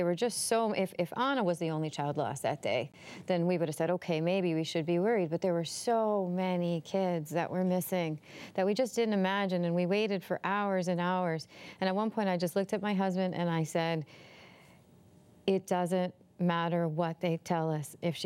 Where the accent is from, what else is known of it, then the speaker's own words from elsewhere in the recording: Puerto Rico; also born or lived in Canada; I'm from Puerto Rico, and we lived for a while in Canada.